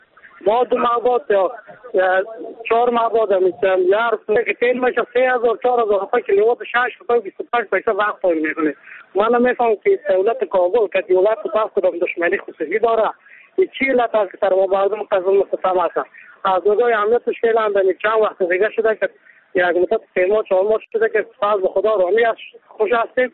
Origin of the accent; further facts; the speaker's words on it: Mazar-i-Sharif, Balkh, Afghanistan; از مزار شریف هستم.